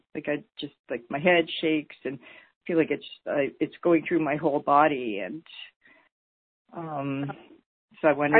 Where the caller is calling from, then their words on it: Canada; I'm calling from Canada, so we're very cold up here right now.